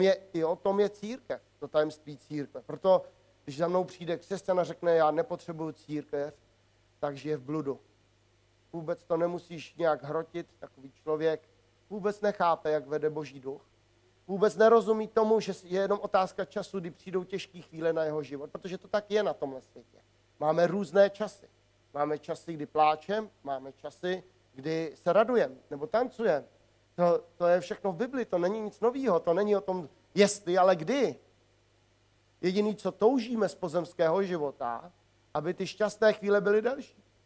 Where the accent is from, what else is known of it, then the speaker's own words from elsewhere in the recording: Bohemian Forest, Czechia; Já jsem kluk ze Šumavy.